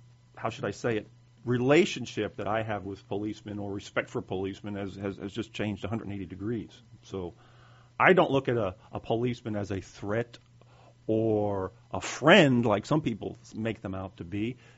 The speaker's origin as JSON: {"language": "English", "town": "New York City", "region": "New York", "country": "United States", "tie": "born or raised there", "said": "Now, I'm sort of the oddball guy here. I grew up in New York City."}